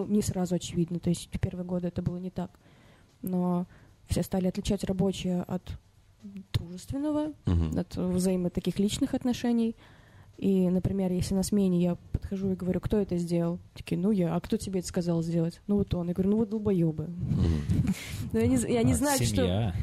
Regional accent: Tatarstan, Russia; Я татарка, мне можно.

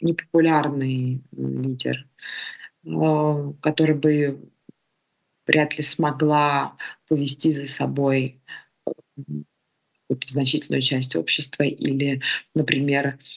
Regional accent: Georgia; Мы спонтанные люди, грузины, южные.

